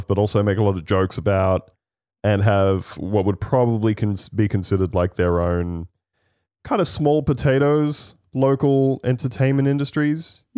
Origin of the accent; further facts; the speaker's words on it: Australia; But I do find as an Australian watching them in performances